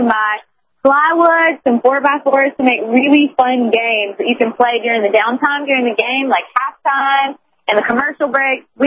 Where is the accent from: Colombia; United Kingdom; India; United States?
United States; the South; I mean, as a Southerner, that's a big deal to make them have a fun experience just like we have.